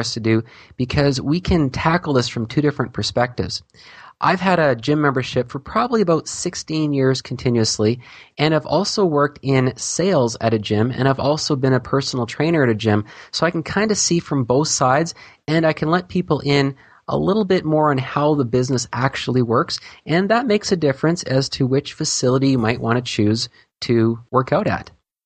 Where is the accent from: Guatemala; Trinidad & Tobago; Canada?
Canada; now I'm a Canadian, so we have all our health care paid for us here.